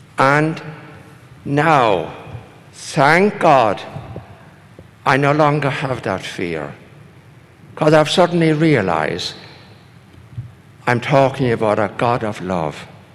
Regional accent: Ireland; as a little child growing up in Ireland

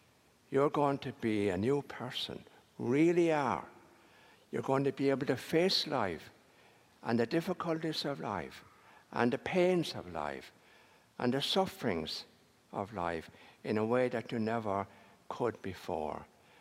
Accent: Ireland; I find that hard to accept, because I grew up in Ireland.

